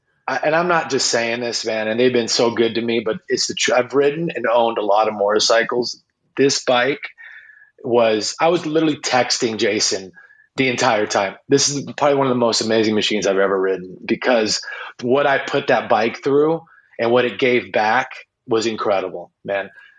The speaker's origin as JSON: {"language": "English", "town": "Las Vegas", "region": "Nevada", "country": "United States", "tie": "born or raised there", "said": "Born and raised in Las Vegas, man."}